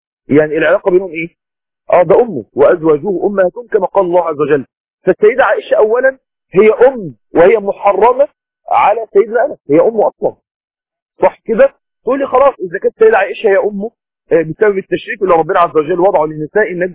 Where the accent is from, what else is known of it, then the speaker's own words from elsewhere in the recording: Egypt; النتوء اللي على شو بنسميه عندنا في مصر بذر رجل من تحت كده